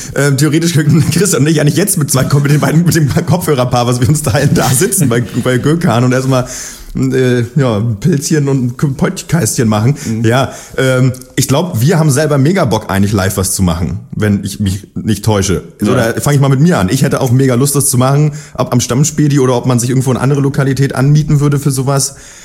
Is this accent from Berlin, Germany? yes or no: yes; Berlin, Germany; ich komme aus Berlin